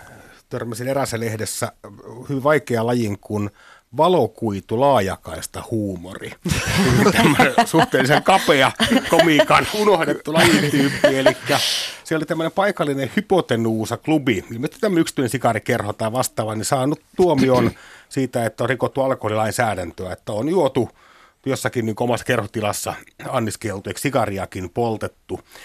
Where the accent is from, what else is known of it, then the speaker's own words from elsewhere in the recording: Parikkala, South Karelia, Finland; Muistan kotikuntani Parikkalan Sanomissa oli aikoinaan tämmöinen paikalliseen aiheeseen, eli rajan avautumiseen liittyvä aprillipila.